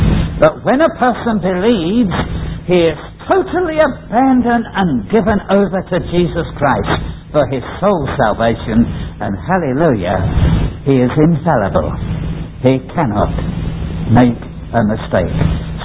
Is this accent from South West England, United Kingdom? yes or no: no; London, United Kingdom; I came from the East End of London, and I was born right near the Bow Church.